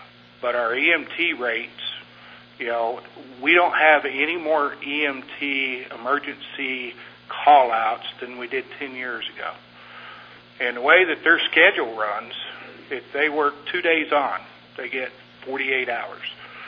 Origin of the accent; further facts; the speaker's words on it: Big Piney, Wyoming, United States; I'm from Big Piney, Marbleton area. I've been living around this community for 27 years. I'm not an original person